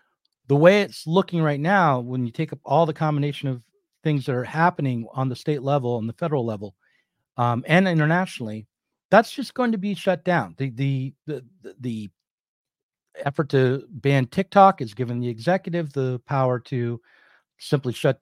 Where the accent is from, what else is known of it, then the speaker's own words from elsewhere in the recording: United States; If there's one thing that I truly like about being an American, it's that.